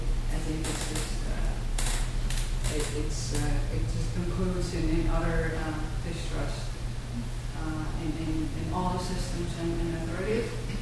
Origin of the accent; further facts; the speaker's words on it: Denmark; I grew up in Denmark, so I was quite close to all of you